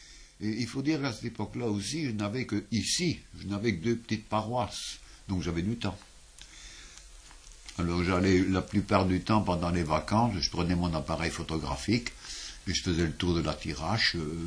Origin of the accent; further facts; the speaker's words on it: Wallonia, Belgium; born there; Moi, je suis né en Belgique, mais pas très loin. Je suis né ce qu'on appelle le centre, c'est-à-dire entre Bruxelles, Mons et Charleroi. C'est un pays industriel, quoi. C'est un pays très industriel. Il y avait en particulier beaucoup de mines.